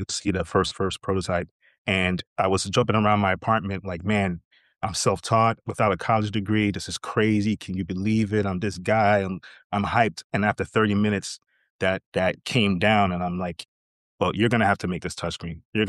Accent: New York, United States; So growing up in New York, you're embedded in culture.

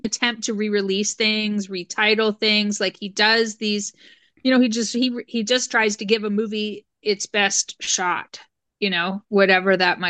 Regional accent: Windsor, Ontario, Canada; You know, I grew up in Windsor, Ontario

